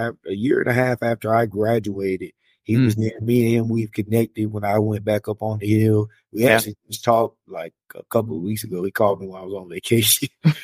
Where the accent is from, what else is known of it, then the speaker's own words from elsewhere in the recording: Villa Rica, Georgia, United States; I'm from Villarica, Georgia. I'm born and raised there. I graduated from Villarica High School.